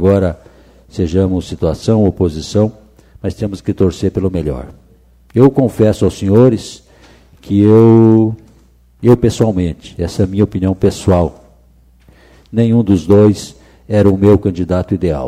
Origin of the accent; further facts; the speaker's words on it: Brazil; obviamente eu sou brasileiro, esse é o meu país